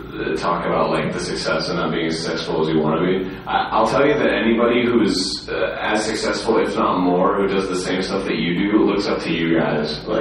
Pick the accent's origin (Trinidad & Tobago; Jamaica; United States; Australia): Australia; Okay, so I'm originally from Australia.